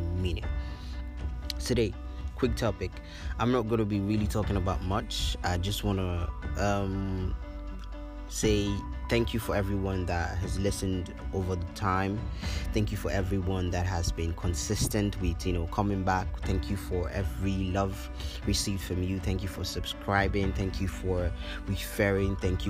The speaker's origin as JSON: {"language": "English", "country": "Nigeria", "said": "Nigerian Youth, a podcast channel where we talk about everything, mental health, and how being a Nigerian can be really stressful and eventful at the same time."}